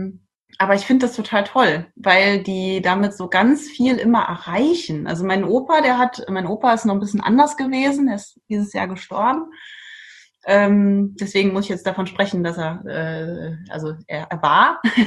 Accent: Trier, Rhineland-Palatinate, Germany; now in Iceland; ich komme aus dem Raum Trier, und da ist ja viel Wein. Mhm. Bin auch als Kind in der Weinlese mitgegangen.

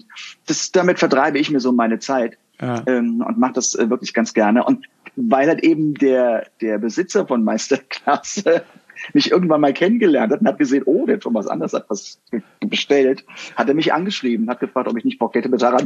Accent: Rhineland, Germany; weil ich komme dann aus dem Rheinland

